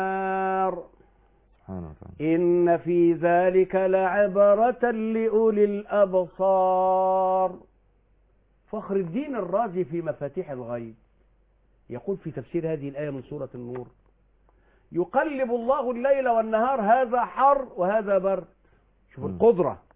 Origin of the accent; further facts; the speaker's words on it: Mansoura, Dakahlia, Egypt; انا يعني من المنصورة وما كانش عندي وقت اروح